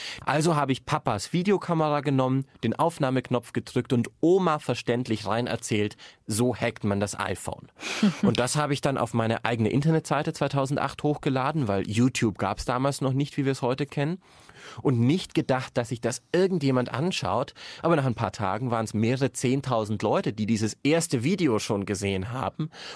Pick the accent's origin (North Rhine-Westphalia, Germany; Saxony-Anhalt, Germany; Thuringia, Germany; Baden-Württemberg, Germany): Baden-Württemberg, Germany; Als Schwabe habe ich als Kind schon gespart.